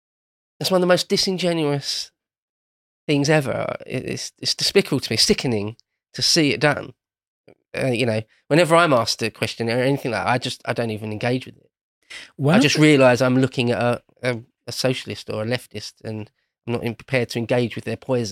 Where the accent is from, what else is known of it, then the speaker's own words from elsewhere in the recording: England, United Kingdom; Speaking as an Englishman